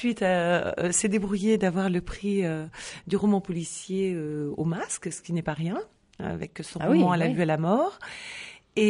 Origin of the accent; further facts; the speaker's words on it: Antibes, Provence-Alpes-Côte d'Azur, France; now in Toulouse, France; je suis toulousaine d'adoption parce que je suis née en Antibes.